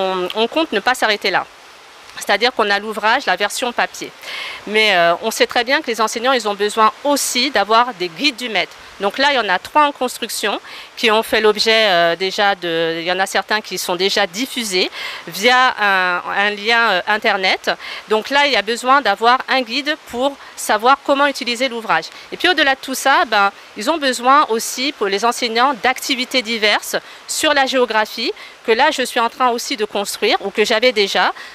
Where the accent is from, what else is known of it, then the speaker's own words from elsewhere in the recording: Cayenne, French Guiana; Donc je leur disais, ben, moi je viens de Cayenne.